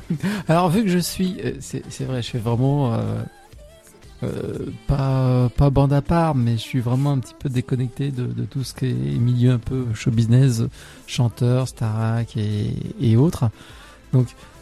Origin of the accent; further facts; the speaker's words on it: France; On peut se permettre de piquer en tant que Français